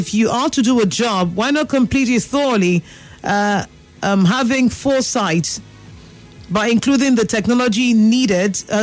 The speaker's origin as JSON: {"language": "English", "country": "Nigeria", "said": "We're Nigerian."}